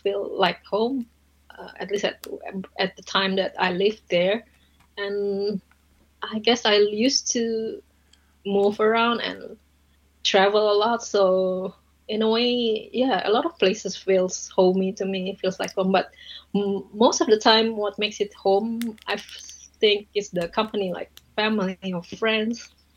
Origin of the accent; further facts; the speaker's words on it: Jakarta, Indonesia; English is a second language; moved away as an adult; also born or lived in Taiwan / Hong Kong; now in New Zealand; I was born in Jakarta in Indonesia. I grew up there, even though I went to Taiwan for high school a bit, and then I live in Hong Kong for about 13 and a half years, and then back home a little bit, and now I'm here in New Zealand.